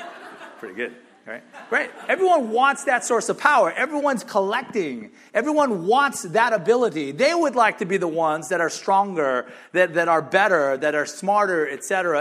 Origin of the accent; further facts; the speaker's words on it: South Korea; now in Gardena, United States; We emigrated to the United States from South Korea. I'm pretty convinced that if we had stayed in South Korea, materially, my dad was doing really well there, we would have been a lot wealthier than we were.